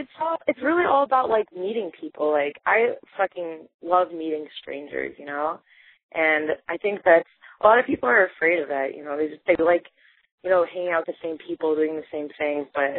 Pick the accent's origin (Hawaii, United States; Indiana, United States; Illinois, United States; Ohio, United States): Illinois, United States; Chicago; No, I grew up in Chicago, like in the South Side ish, and then in the suburbs later on in life.